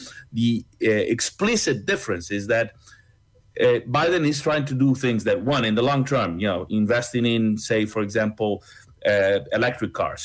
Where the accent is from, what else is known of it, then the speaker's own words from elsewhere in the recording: Argentina; I come from Latin America. We did in Argentina with 200 and something percent.